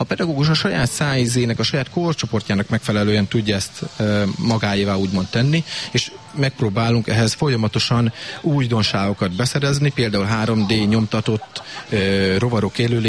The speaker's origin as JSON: {"language": "Hungarian", "town": "Kisújszállás", "region": "Jász-Nagykun-Szolnok", "country": "Hungary", "tie": "born or raised there", "lives_now": "Jászboldogháza, Hungary", "said": "kisgyerekkorban én kisúszáson nőttem fel, tehát én itt Boldogházba szokták mondani, hogy gyütment vagyok, már 16 éve itt élek."}